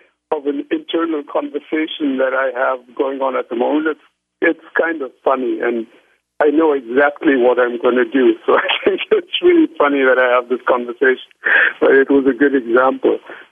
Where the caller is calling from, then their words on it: Munich, Bavaria, Germany; English is a second language; I'm calling in from Munich in Germany.